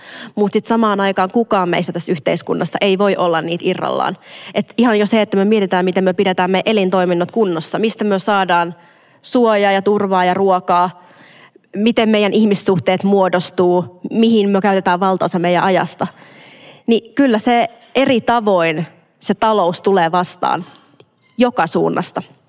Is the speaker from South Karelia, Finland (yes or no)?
yes; Imatra, South Karelia, Finland; accent: South Karelian dialect; Minä itse puhun Etelä-Karjalan murretta. Minä olen Imatralta.